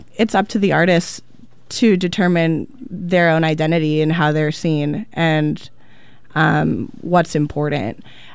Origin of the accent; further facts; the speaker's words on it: Los Angeles, California, United States; now in Portland, United States; I am not from Portland. I got a scholarship to school up here a long time ago, so I've lived up here for 7 years. I don't really plan on leaving for a while. I love it here. I'm originally from LA.